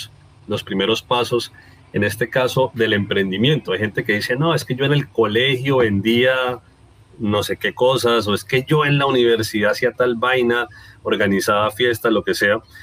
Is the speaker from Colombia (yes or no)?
yes; Cúcuta, Norte de Santander, Colombia; Como te digo, estoy en Cúcuta y soy cucuteño. Crecí acá, salí del colegio acá.